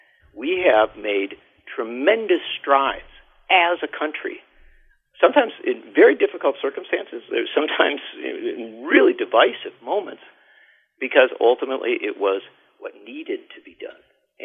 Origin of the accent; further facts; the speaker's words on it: United States; Of course I do. I'm an American. I believe in the possibilities of this country.